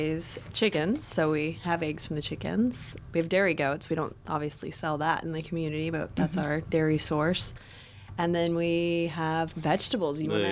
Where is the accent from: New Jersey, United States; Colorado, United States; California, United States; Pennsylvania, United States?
California, United States; Freshwater; also born or lived in Fortuna; I'm from here. I was born and raised. I was born in Fortuna, raised in freshwater. We always had chickens and a cow, and we had some country, some space.